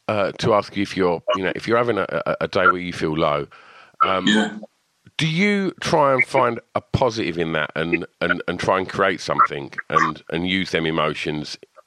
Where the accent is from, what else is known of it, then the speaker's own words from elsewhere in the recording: East of England, United Kingdom; I'm from Essex